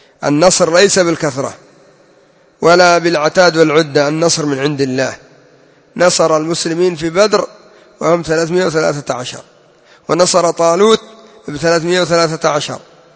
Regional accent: Yemen

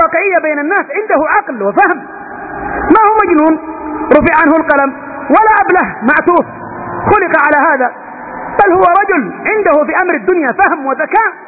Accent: Yemen; الرافضة الاثني عشرية الجعفرية الذين عرفوا الآن بالحوثيين عندنا في اليمن

